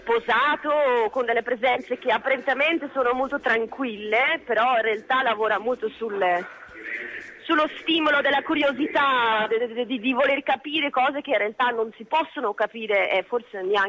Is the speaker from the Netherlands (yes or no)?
yes; Netherlands; Olandese. Sono olandese.